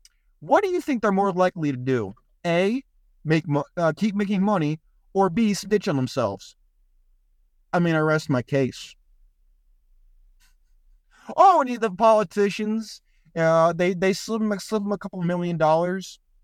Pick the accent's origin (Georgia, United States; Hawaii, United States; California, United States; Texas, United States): California, United States; I grew up in Silicon Valley.